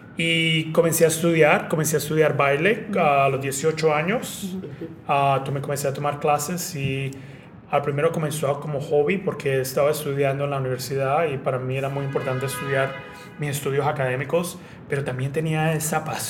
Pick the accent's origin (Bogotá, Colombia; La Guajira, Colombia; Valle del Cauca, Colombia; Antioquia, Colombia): Valle del Cauca, Colombia; Cali; now in United States; Yo nací en Colombia, en Cali, Colombia.